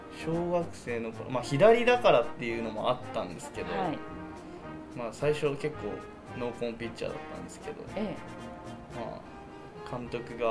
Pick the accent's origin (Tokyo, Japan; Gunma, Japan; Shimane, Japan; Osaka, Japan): Gunma, Japan; 群馬県です。